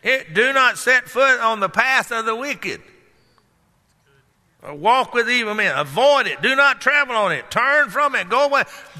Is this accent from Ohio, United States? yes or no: no; Garland, Texas, United States; Of course, I grew up in Garland, Texas, which is now just a part of the Dallas area. It used to be about 16 miles out of Dallas